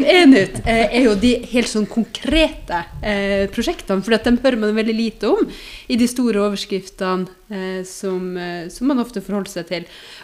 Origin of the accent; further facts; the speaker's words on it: Nordland, Norway; born there; also born or lived in Nesseby / Oslo; now in Nittedal, Norway; Og før det så bodde jeg I Nesseby I Finnmark, og så har jeg bodd litt I Oslo og rundt omkring da, født I Nordland.